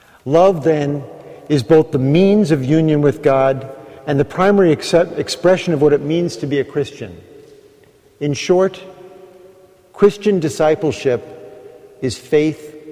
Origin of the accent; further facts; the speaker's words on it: Queens, New York, United States; I grew up in Queens, no more than 500 yards from that exact spot.